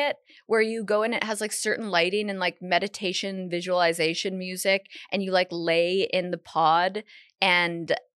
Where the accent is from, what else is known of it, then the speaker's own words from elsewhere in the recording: Canada; I've spent time in New York. I'm Canadian.